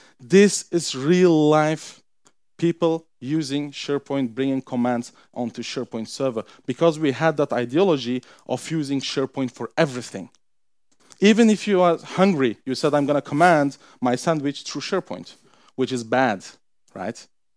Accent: Belgium; English is a second language; That is something like, I'm from Belgium, I want to read my mails and respond to my mails from here.

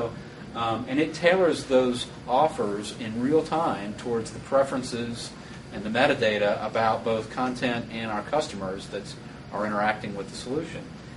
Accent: Atlanta, Georgia, United States; So being that I'm from Atlanta, we'll go into the Atlanta Hawks in the Hoop package

